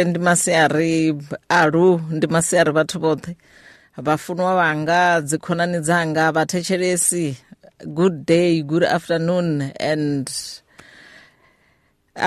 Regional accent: Limpopo, South Africa; I was born at home in Venda, and I grew up in a Christian family.

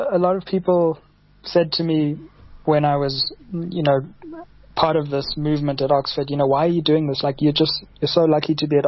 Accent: South Africa; And I think in many ways, and this is encouraging as a South African, the debate about race, difficult as it is far in advance of where it is in Europe and in the UK.

